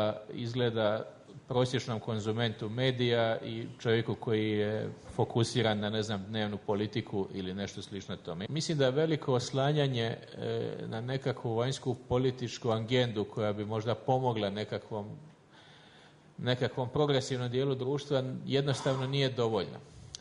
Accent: Croatia; sve što ja govorim koji dolazim iz Hrvatske, vi me potpuno razumijete bez prevoditelja.

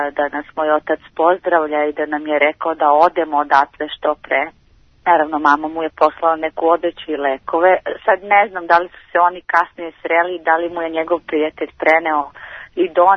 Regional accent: Kosovo; born there; A rođena sam na Kosovu.

